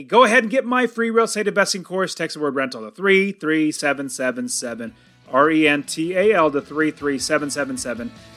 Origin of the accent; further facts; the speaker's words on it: Apple Valley, United States; born there; In fact, Apple Valley, when you said that, I was like, oh, that's literally where I was born. I was born in Apple Valley.